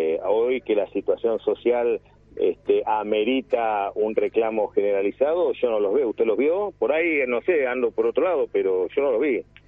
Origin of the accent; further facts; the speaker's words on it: Argentina; como argentino de bien, es mi responsabilidad sentarme y asesorarlo